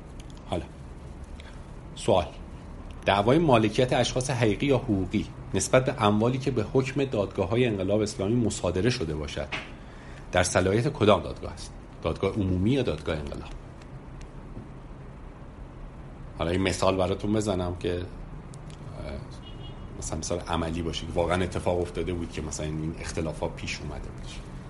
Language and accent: Persian; Iran; باب ما ایرانیام که قربونش برم فقط کافیه حفره پیدا کنیم